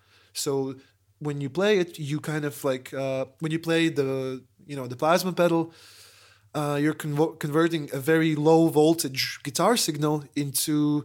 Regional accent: Latvia; English is a second language; we're tourists from Latvia.

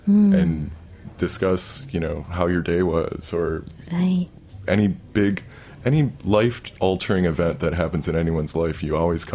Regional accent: Midwest, United States; born or raised there

